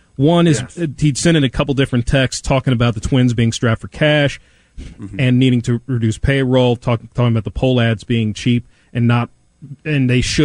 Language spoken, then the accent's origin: English; Kansas City, Missouri, United States; I'm born and raised in Kansas City.